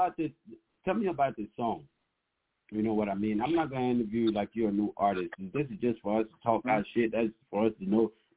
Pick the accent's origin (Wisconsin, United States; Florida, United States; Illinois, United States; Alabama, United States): Illinois, United States; Chicago; growing up in Chicago is already hard enough, bro.